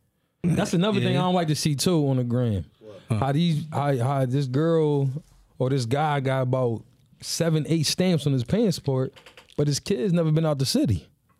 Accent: Philadelphia, Pennsylvania, United States; born there; I was born in Germantown. Spent a little bit of time in North, between North and Germantown.

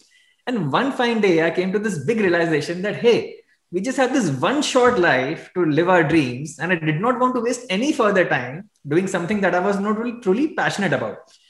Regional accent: Kolkata, West Bengal, India; I grew up in Kolkata, in East India.

